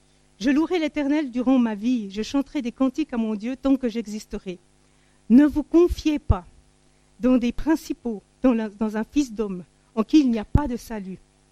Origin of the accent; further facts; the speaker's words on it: Tunisia; born there; je suis née en Tunisie. Je suis née en Tunisie dans des circonstances très difficiles.